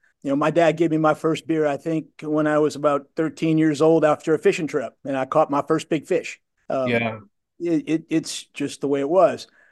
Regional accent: New Orleans, Louisiana, United States; growing up in New Orleans, it's not unusual for your parents to give you your first beer or your first glass of wine. You're brought up around alcohol.

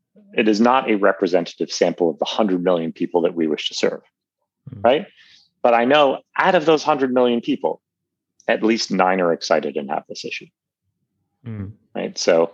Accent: New York City, New York, United States; I'm a New Yorker and I don't even know, right?

